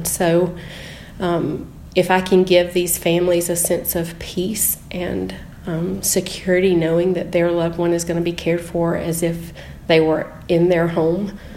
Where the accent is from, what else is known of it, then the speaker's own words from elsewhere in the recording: United States; I grew up in Oconee County, and I never wanted to do anything but be a wife and a mom.